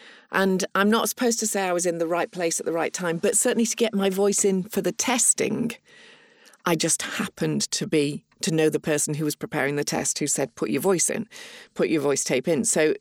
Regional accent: North West England, United Kingdom; accent: Lancashire; When I grew up in the Northwest and I had a Lancashire accent, which probably comes out a little bit now when I'm relaxed and chatting, and certainly comes out when I've had a glass of wine.

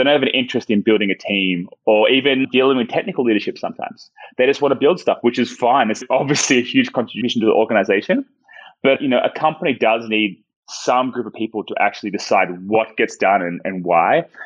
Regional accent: Australia; moved away as an adult; now in United States; I'm Australian. Maybe you can hear. I'm kind of losing my accent. I've been in the States about 16 years, and I came out here originally for grad school, ended up staying in the tech industry.

